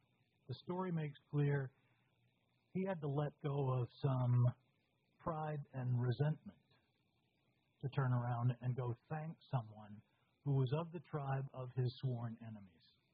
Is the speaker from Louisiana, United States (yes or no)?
no; Falmouth, Maine, United States; The setting was Jerusalem's Lot, the fictitious town between Falmouth, Maine, where I grew up, and Yarmouth, Maine, just north of Falmouth.